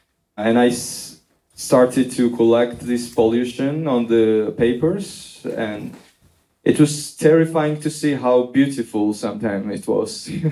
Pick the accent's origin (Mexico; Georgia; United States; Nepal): Georgia; Tbilisi; I started it 4 years ago in my hometown, Tbilisi, Georgia.